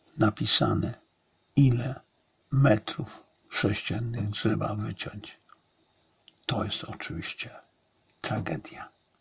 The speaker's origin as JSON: {"language": "Polish", "town": "Zabrze", "region": "Silesian Voivodeship", "country": "Poland", "tie": "born or raised there", "said": "jak to u mnie na Śląsku w Zabrzu mówiło się, na musiku."}